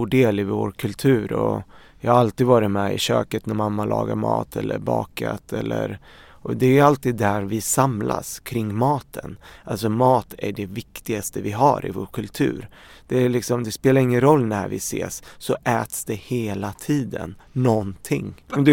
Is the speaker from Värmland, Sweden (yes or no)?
no; Örebro, Örebro County, Sweden; also born or lived in Beirut, Lebanon; Och vi kom ju till Sverige 1990. Och då var jag 6 år gammal. Vi flyttade direkt till Örebro. Och det är där jag är uppvuxen.